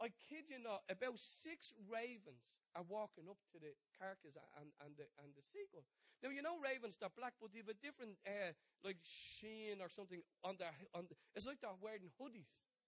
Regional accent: Ireland; So I'm like, I'm being Irish and nosy.

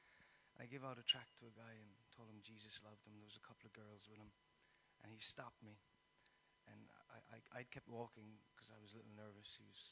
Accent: Munster, Ireland; I wasn't used to flats. I came from Kerry. I wasn't familiar with this kind of stuff.

